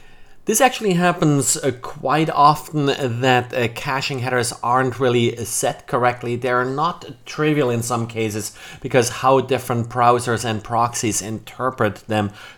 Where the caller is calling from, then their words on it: Jacksonville, Florida, United States; I'm today recording from Jacksonville, Florida.